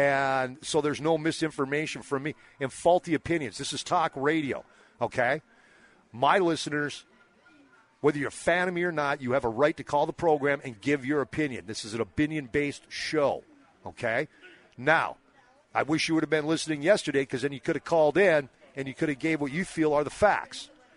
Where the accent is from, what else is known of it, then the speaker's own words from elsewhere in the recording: Minnesota, United States; I grew up in Minnesota. I grew up in northern Minnesota. We lived at the lakes.